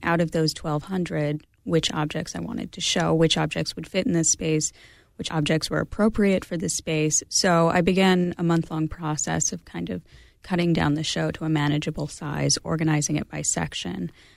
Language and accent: English; Pittsburgh, Pennsylvania, United States; I met Graham. I'm actually from Pittsburgh, and that's where I met Graham.